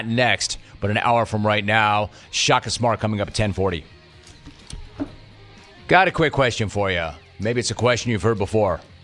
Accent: Los Angeles, California, United States; also born or lived in San Diego; I grew up in Los Angeles. And I grew up on the west side, then my family moved to the valley.

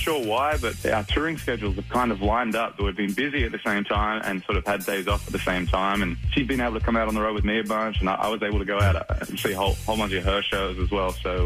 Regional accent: Australia; I'm from Australia

